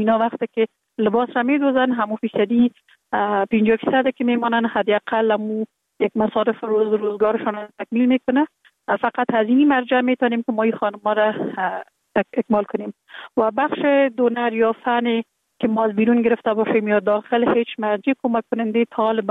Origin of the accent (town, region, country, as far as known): Kabul, Afghanistan; born there